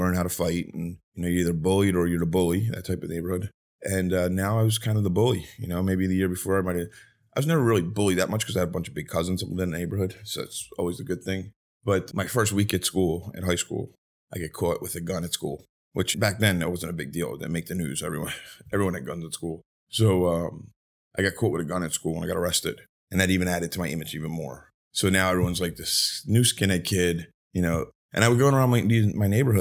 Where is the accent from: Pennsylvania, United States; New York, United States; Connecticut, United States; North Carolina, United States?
Pennsylvania, United States; Philadelphia; I grew up in Philadelphia, and I had to change schools in the middle of the year.